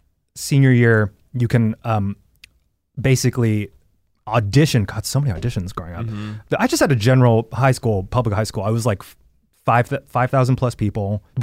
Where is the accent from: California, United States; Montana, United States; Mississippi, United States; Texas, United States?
Texas, United States; Because I was so mad about race issues growing up in Texas